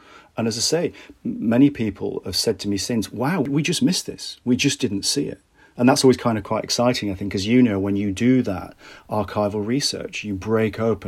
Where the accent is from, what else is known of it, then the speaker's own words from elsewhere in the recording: Bradford, Yorkshire and the Humber, United Kingdom; I grew up in Bradford in the 1980s. So I was hanging out with Muslim, you know, Hindu and Sikh kids.